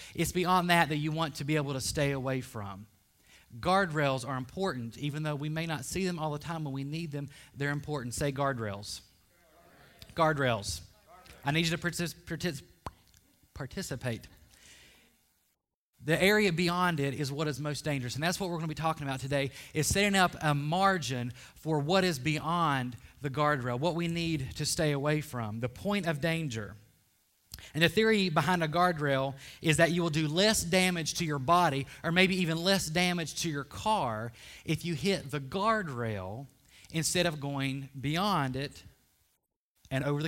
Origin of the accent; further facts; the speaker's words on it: West Virginia, United States; I grew up in West Virginia in the mountains.